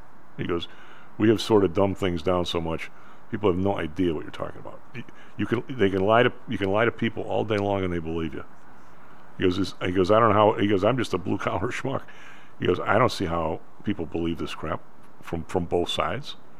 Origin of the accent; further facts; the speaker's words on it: Ireland; Where else am I going to go? I'm Irish.